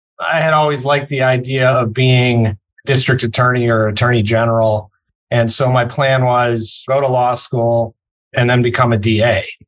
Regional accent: Pittsburgh, Pennsylvania, United States; So I grew up in Pittsburgh and went to college in Chicago

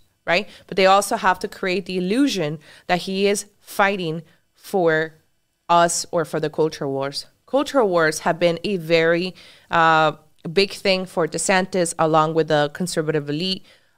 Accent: Brazil; English is a second language; Out of South America is now communist. Right. Starting with my home country. Brazil just lost Bolsonaro.

